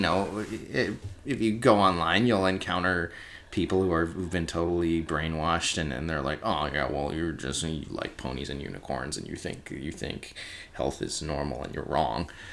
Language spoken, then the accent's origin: English; San Francisco, California, United States; Yeah, I'm from the San Francisco area, and there's this neighborhood in San Francisco called the Tenderloin